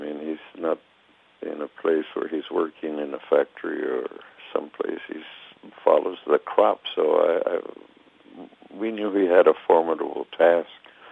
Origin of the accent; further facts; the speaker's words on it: Fowler, California, United States; one of the organizers and I grew up together in Fowler, California.